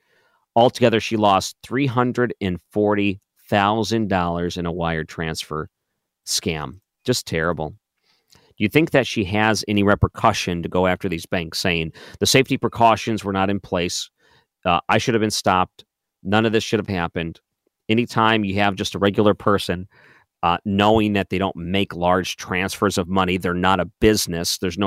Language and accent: English; Detroit, Michigan, United States; I grew up in Detroit.